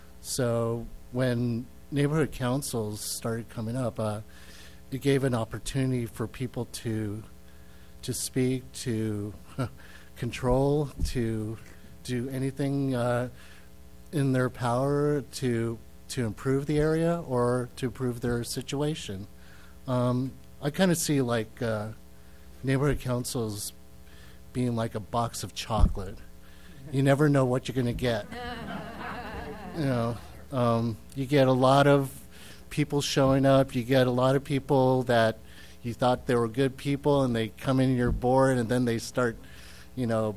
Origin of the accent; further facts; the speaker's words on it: Van Nuys, California, United States; I grew up in the area since I was 10 and seeing the changes and everything.